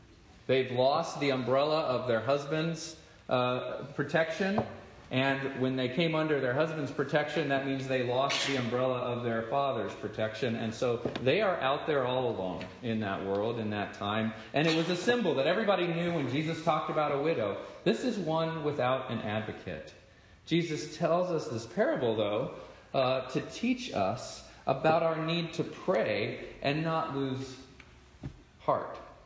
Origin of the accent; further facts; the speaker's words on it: Houston, Texas, United States; now in Southern California, United States; we took a 2-week trip back to my hometown of Houston, Texas. Our little family of four drove out from Southern California across Interstate 10